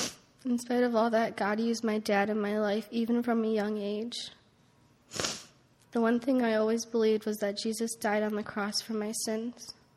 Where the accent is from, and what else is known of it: Chicago, Illinois, United States; born or raised there